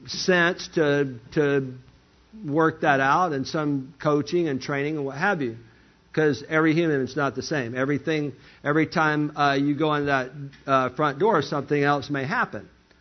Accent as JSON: {"language": "English", "region": "Alabama", "country": "United States", "said": "You know I'm from Lower Alabama, right?"}